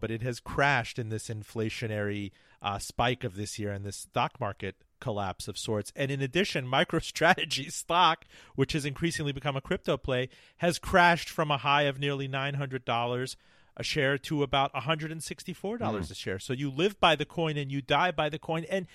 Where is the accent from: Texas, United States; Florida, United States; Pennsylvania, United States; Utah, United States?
Florida, United States; Miami; I'm from Miami, which is a crypto capital, right?